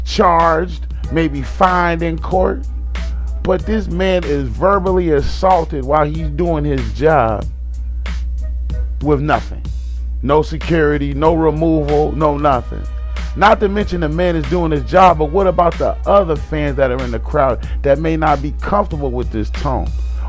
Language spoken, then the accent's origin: English; Boston, Massachusetts, United States; Yes, I am from Boston. Let's just rep that real quick.